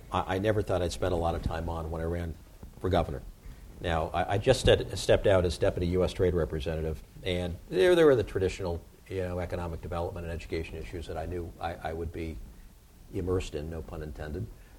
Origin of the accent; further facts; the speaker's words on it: Los Angeles, California, United States; I used to visit them as a kid from Los Angeles, you know, where I grew up in Studio City.